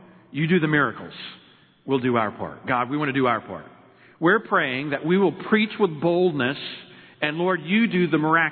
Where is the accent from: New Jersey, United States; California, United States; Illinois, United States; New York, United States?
Illinois, United States; I'm from Illinois, but the St. Louis region.